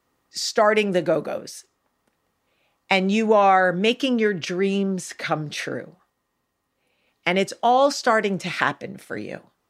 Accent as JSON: {"language": "English", "town": "Freehold", "region": "New Jersey", "country": "United States", "said": "I'm actually from Freehold, where a lot of … live in New Jersey."}